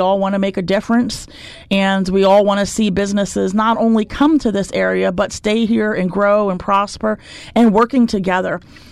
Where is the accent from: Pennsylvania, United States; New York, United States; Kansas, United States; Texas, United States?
Pennsylvania, United States; Milton; It's in my hometown. I went to Milton High School.